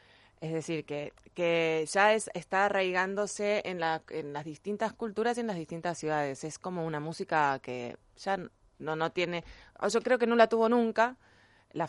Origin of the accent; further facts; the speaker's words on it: Buenos Aires, Argentina; now in Madrid, Spain; En Madrid y somos porteños